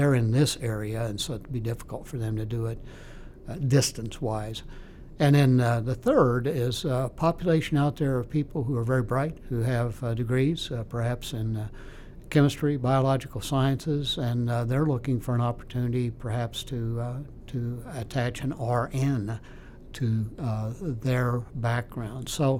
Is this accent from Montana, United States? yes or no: no; Pinckneyville, Illinois, United States; I was headed to St. Louis in Pinckneyville, my hometown, and the McDonald's.